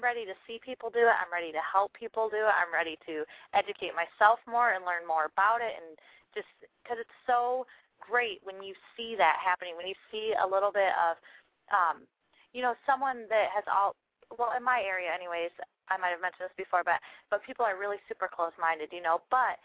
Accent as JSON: {"language": "English", "town": "Hersey", "region": "Michigan", "country": "United States", "said": "I'm from Hersey on the map, people."}